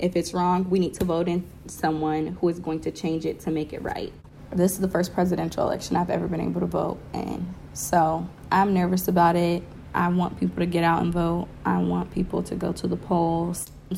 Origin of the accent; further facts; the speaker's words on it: Indianapolis, Indiana, United States; also born or lived in Georgia; So I was born here in Indianapolis. When I was younger, I actually moved to Georgia, and I lived in Georgia all the way up until about middle school, like 7th or 8th grade, and we moved back here.